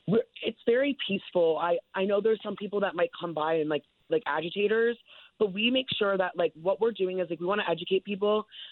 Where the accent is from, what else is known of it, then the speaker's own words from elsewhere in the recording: Darien, Connecticut, United States; I grew up in Darien, which is a town like right over from Stanford.